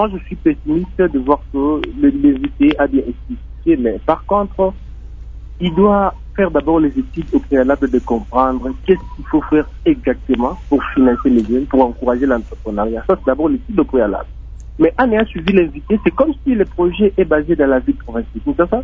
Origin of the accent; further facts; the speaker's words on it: DR Congo; Parce que nous, je suis congolais.